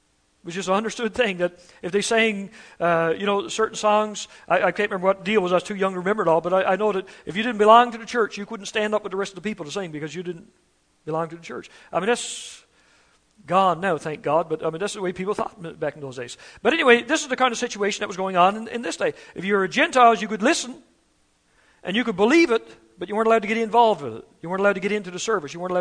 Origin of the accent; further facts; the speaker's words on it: Newfoundland and Labrador, Canada; We grew up in Newfoundland in a church one time